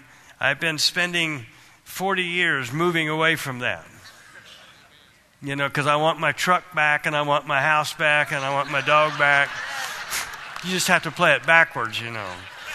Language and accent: English; Kansas, United States; I grew up in Kansas, and that's kind of what we had out there.